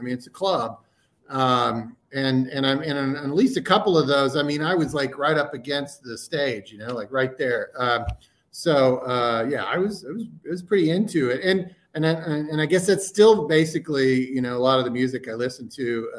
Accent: Oklahoma City, Oklahoma, United States; You know, I grew up in Oklahoma City, and Oklahoma City in the mid-90s for a white kid from Putnam City North did not really expose you to much hip-hop

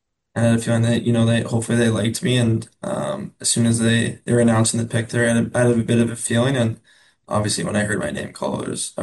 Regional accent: Edmonton, Alberta, Canada; You know, me growing up in Edmonton, I know everything about a Canadian market and the expectations and all that.

